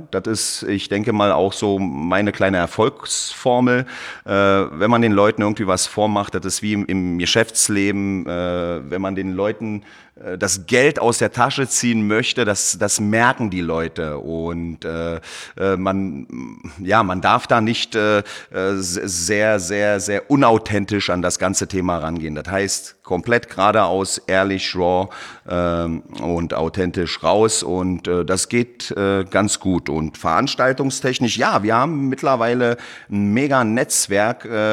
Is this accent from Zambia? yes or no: no; Berlin, Germany; Bin Berliner Junge und genieße aber mal gerne die Zeit oder eine Auszeit hier in den Bergen.